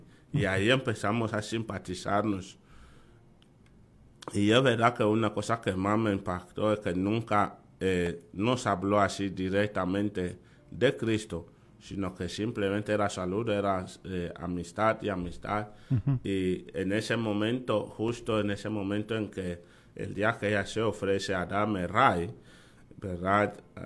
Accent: Equatorial Guinea; Soy de Guinea Ecuatorial.

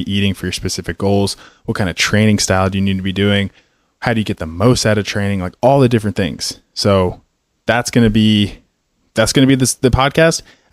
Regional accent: North Carolina, United States; also born or lived in Florida; I grew up in Florida, or I was born in Florida, grew up in North Carolina in the mountains, the western part.

